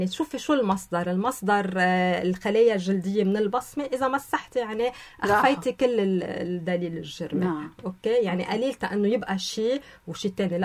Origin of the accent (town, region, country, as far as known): Lebanon